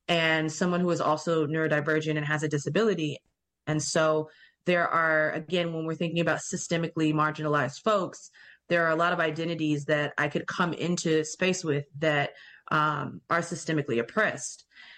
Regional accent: the South, United States; someone who lives in a Black body, which I have obviously grown up in, I'm from the South of the United States.

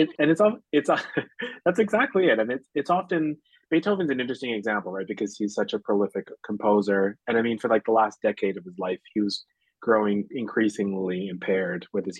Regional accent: Surrey, British Columbia, Canada; I'm a native of Vancouver, so I grew up in Surrey, actually.

